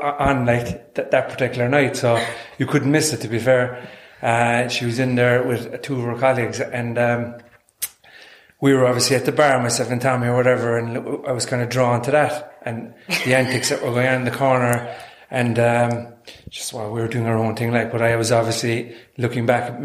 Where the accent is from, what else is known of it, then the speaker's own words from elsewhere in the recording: County Kerry, Ireland; now in Cork, Ireland; I'm originally from Kerry, but I'm in Cork.